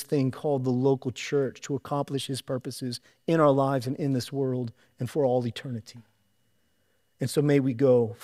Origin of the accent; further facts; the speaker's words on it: Delaware, United States; I'm from Delaware. Delaware has amazing roads.